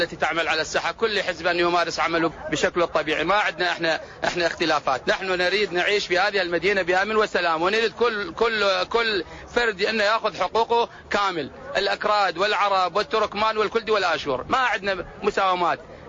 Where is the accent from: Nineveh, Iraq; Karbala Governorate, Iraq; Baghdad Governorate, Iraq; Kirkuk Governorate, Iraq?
Kirkuk Governorate, Iraq; Kirkuk; نحن أبناء العراق لا نستحق نكون بهذا الشكل